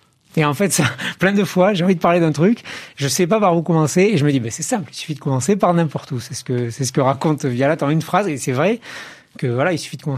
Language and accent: French; Nouvelle-Aquitaine, France; dans un petit village de Dordogne, tout près de là où j'ai grandi